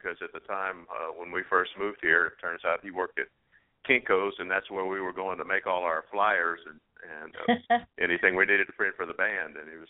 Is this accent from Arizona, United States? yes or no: no; Louisiana, United States; And, of course, we're all from Cajun country, so we heard that term quite a bit.